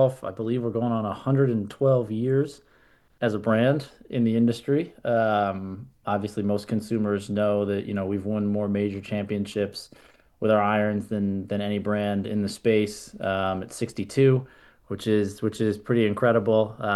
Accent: New York, United States; I grew up kind of outside New York City, just a little bit north, so northeast guy through and through.

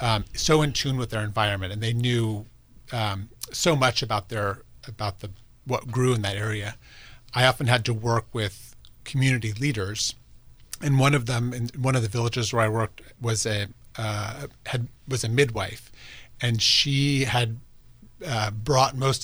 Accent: Virginia, United States; Well, I grew up in Virginia on a farm, and that definitely had a big influence on my interest in farming and agriculture in general.

